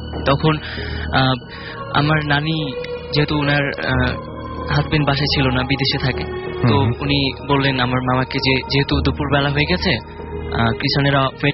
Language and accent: Bangla; Dhaka, Dhaka Division, Bangladesh; ধানমন্ডি থেকে এসেছি।